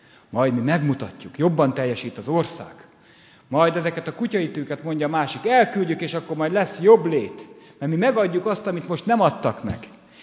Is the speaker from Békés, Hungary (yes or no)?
no; Kübekháza, Csongrád-Csanád, Hungary; hazaküldjön Kübekházára az én szülőfalumban